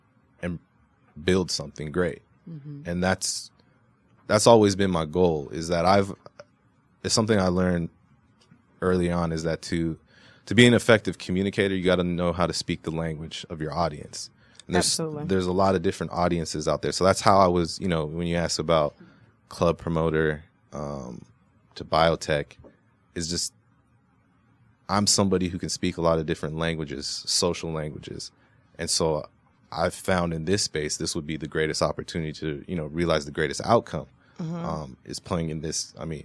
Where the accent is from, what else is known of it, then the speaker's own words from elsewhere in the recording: California, United States; Because I went, okay, so I grew up in Southern California.